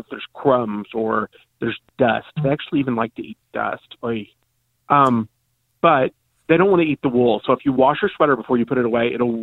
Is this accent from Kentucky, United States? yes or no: yes; Kentucky, United States; And I grew up in Kentucky, and the idea of wearing National Velvet so that my clothes feel softer is just disgusting to me.